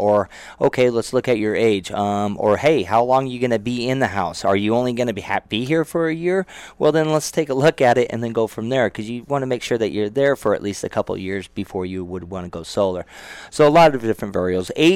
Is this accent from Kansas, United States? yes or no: no; Lake Havasu City, Arizona, United States; being born and raised here and all about being, you know, where I grew up was in Havasu, is buy local, shop local.